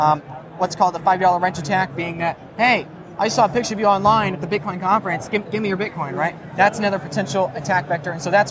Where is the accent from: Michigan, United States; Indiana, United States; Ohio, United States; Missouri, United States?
Michigan, United States; I'm from Michigan and, you know, so fellow, you know, purple, you know, Rust Belt state, whatever.